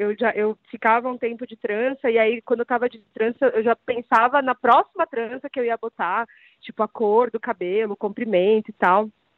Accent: São Paulo, Brazil; Eu tenho 32 anos, sou de São Paulo

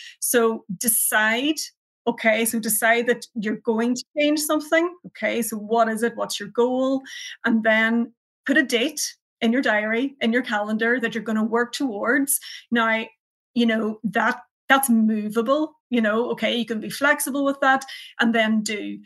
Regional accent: Ulster, Ireland; now in County Down, United Kingdom; I am from Donegal originally, but I'm based in County Down, so I get the best of both.

